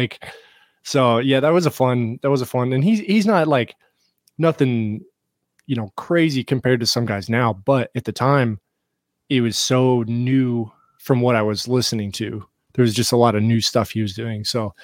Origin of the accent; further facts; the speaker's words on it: Texas, United States; Even still, we're from Texas, so it's fair, but our best shows are always Texas.